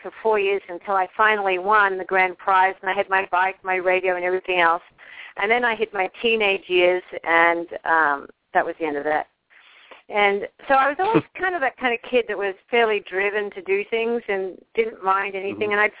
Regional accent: Australia; I'm an Australian, and Australia's crazy for golf.

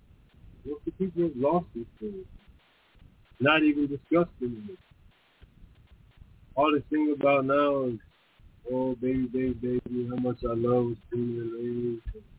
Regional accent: Oakland, California, United States; for the mother and grandmother, and I'm from Oakland, that is, and the best of them

